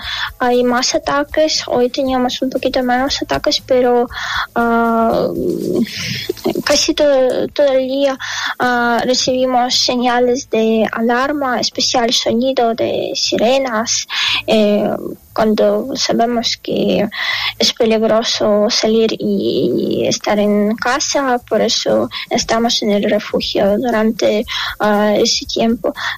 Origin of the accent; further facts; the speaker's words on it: Ukraine; me preocupa mucho todo lo que está pasando en mi país, porque es nuestra tierra, aquí está todo lo que yo amo, lo que me encanta, y mis padres están aquí, mis abuelos que tienen casi 80 años